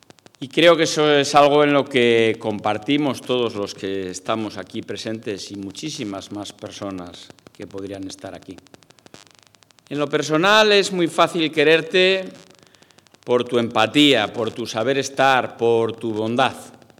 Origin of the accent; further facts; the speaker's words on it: Salamanca, Castile and León, Spain; yo también soy salmantino.